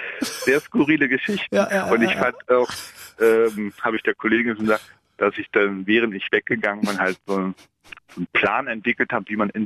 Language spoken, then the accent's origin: German; Saxony-Anhalt, Germany; Nördlichen Sachsen-Anhalt.